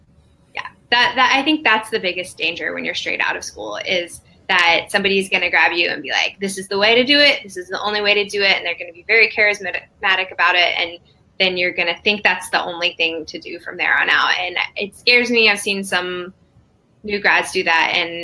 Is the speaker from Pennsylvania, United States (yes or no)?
no; Arkansas, United States; I'm from Arkansas, and there was only one PT school in my state.